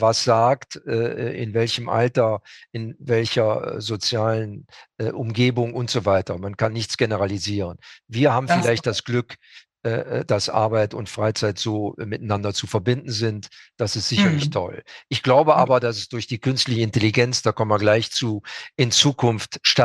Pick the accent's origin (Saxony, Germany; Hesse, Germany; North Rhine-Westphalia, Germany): North Rhine-Westphalia, Germany; Süchteln; born there; also born or lived in Münster; now in Düsseldorf, Germany; Mein Lebensmittelpunkt, ich bin geboren in Süchteln, lebe seit Jahrzehnten in Düsseldorf, immer noch. Habe zwar in Münster studiert vorher, habe auch viele Jahre da gelebt, bin aber jetzt seit 20 Jahren an der Sigmund-Freud-Universität in Wien